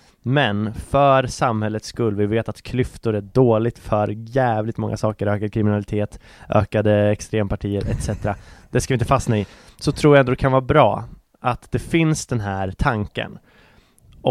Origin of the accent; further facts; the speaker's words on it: Nyköping, Södermanland, Sweden; born there; Jag är född i Nyköping.